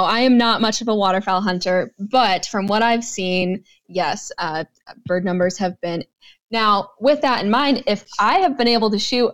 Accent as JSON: {"language": "English", "region": "Michigan", "country": "United States", "tie": "born or raised there", "said": "growing up in Michigan, I lived in town."}